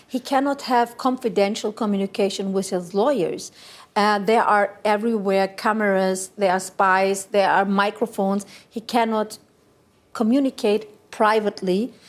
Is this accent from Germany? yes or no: yes; Germany; It's not just me as a German member of the parliament with some other Germans.